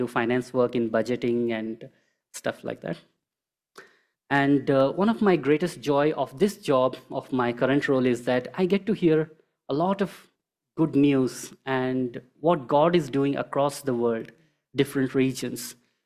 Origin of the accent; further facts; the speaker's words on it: Goa, India; now in United States; So, and we are from Goa in India. That's where we are from. And we moved to the US 11 months ago.